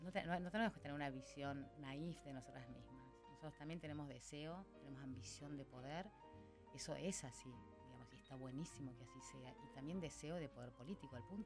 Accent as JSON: {"language": "Spanish", "region": "Córdoba", "country": "Argentina", "accent": "Cordoban", "lives_now": "Buenos Aires, Argentina", "said": "Porque vieron que yo tengo tonada cordobesa."}